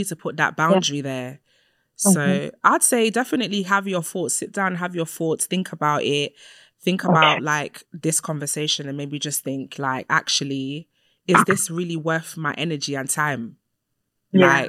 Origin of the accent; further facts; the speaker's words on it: Nigeria; I'm Nigerian. That's not a shock.